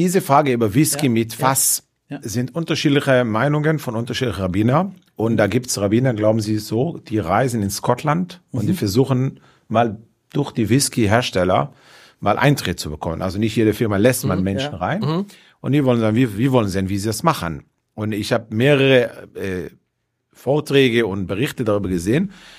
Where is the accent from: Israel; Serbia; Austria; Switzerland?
Israel; Safed, Northern District; also ich bin im Norden Israel aufgewachsen, in Galiläa auch im Zfat.